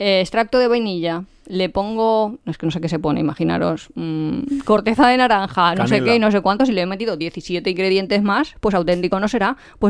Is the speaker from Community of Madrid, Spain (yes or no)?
no; Valencian Community, Spain; pero si nosotros somos valencianos